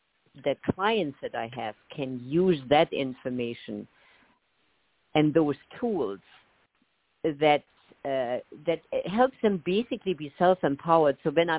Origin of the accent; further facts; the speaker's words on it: Germany; English is a second language; also born or lived in England / Canada; now in United States; I grew up in Germany. We spent 10 years in England, 10 years in Canada, and then eventually we came to the U.S.